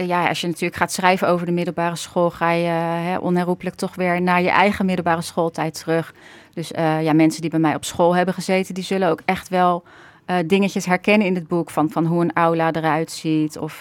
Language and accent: Dutch; Rotterdam, South Holland, Netherlands; Ja, dat is voornamelijk in de omgeving waar ik zelf ben opgegroeid. Ik kom uit Rotterdam-Kralingen.